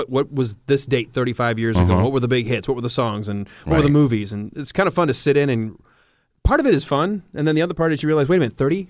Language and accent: English; Detroit, Michigan, United States; moved away; All the stuff I know I grew up with in Detroit watching before I moved down here.